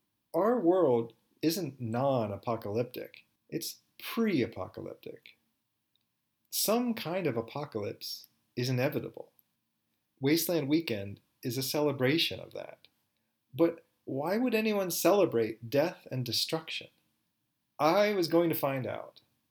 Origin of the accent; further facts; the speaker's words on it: New Jersey, United States; also born or lived in Texas; now in Phoenix, United States; I grew up in New Jersey. I spent most of my adult life in Texas before moving to Phoenix.